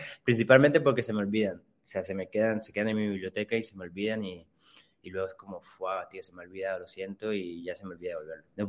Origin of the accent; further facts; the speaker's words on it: Madrid, Community of Madrid, Spain; also born or lived in Cali, Colombia; nací en Cali, en Colombia, pero me he criado en Madrid y llevo aquí desde los 9 años.